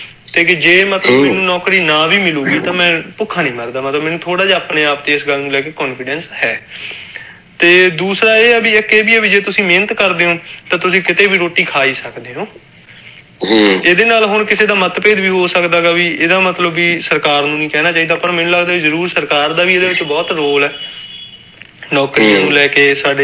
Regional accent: Randiala, Punjab, India; ਮੇਰਾ ਪਿੰਡ ਰੰਡਿਆਲਾ ਮੋਗੇ ਜ਼ਿਲ੍ਹੇ ਦੇ ਵਿੱਚ

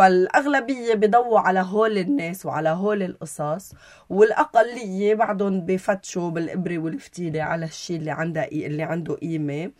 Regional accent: Lebanon; أنا كمواطنة لبنانية

